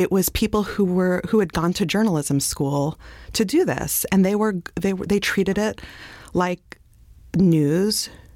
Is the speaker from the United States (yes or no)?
yes; Flatbush, New York, United States; like, the shithole I grew up in Flatbush, they're like making artisanal cheese out of it now.